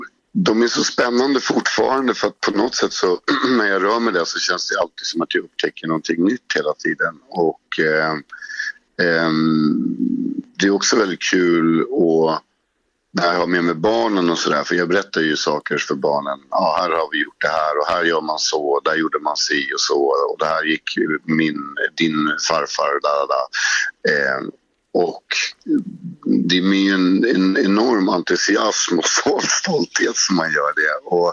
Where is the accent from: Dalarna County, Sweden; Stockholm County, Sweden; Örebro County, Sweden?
Stockholm County, Sweden; Stockholm; Men jag är ju väldigt starkt Stockholmsförknippad också. Jag älskar liksom den platsen jag är uppväxt på i Stockholm och sådär, och liksom flera generationer tillbaka.